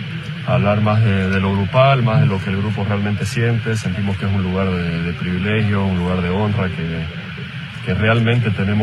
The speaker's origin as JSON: {"language": "Spanish", "country": "Bolivia", "said": "Sabemos que tenemos la responsabilidad de dar una alegría a nuestro país, y tanto como los bolivianos lo sueñan, nosotros lo soñamos muchísimo más."}